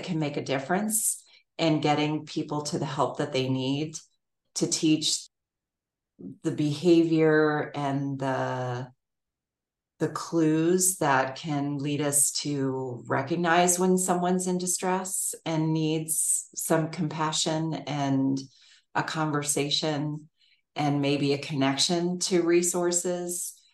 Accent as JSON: {"language": "English", "town": "Alexandria", "region": "Virginia", "country": "United States", "tie": "born or raised there", "lives_now": "Shepherdstown, United States", "said": "And I grew up in Alexandria, Virginia. So it was a lot of like suburbs and a lot of friends, a lot of folks that my family was connected to, but I always kind of craved a smaller town existence."}